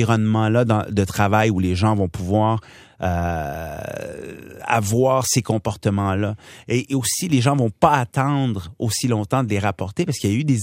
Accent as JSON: {"language": "French", "town": "Montreal", "region": "Quebec", "country": "Canada", "tie": "born or raised there", "said": "J'ai grandi dans le quartier le plus multiculturel au Québec. Je suis allé à l'école secondaire la plus multiculturelle au Québec."}